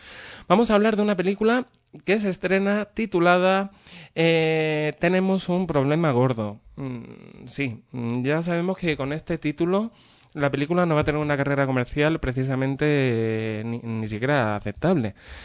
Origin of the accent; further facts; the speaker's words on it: Málaga, Andalusia, Spain; Yo es que soy de Málaga, no soy francés